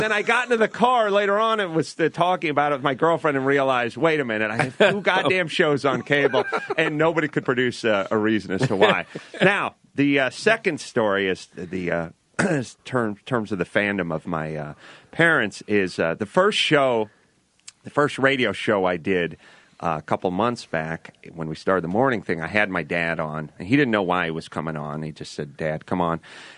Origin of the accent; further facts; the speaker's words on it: North Hollywood, California, United States; I'm from North Hollywood.